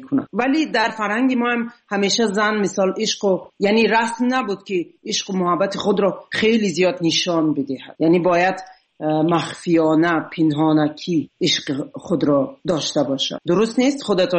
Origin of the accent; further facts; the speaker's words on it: Tajikistan; moved away; من به تاجیکستان سال 2011 بود. فعلا نه امکاناتش را دارم نه وقتش را. و به این دلیل تا حالا نتونستم به وطنم سفر کنم